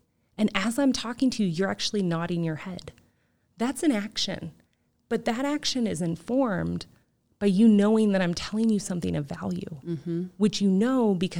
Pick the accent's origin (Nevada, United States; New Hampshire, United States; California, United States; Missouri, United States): California, United States; San Diego; well, I'm from San Diego, and we were evacuated, and one of my childhood friends lost his home, and we had smoke weeks where we couldn't go to school